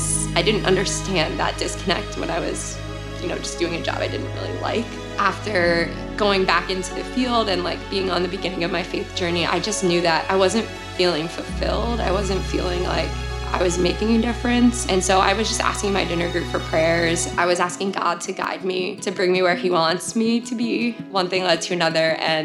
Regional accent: Millstone, New Jersey, United States; I'm originally from Millstone, New Jersey. I grew up Catholic

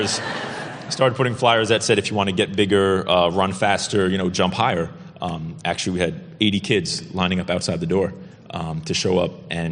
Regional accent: Union City, United States; Grew up just up on the hill, Union City, and was a privileged to be able to play basketball starting in high school

